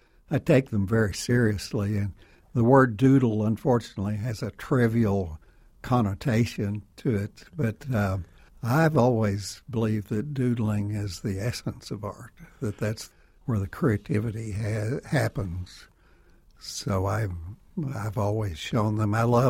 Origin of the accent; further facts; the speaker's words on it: United States; I think possibly because I grew up in the Dust Bowl and there weren't any trees.